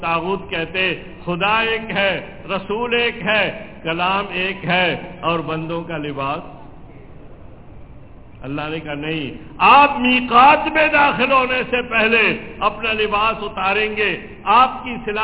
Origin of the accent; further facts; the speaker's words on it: Balochistan, Pakistan; میرا تعلق بلوچستان سے ہے،